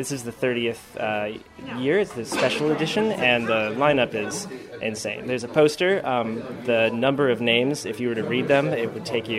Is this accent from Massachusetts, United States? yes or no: yes; Boston, Massachusetts, United States; I'm from Boston.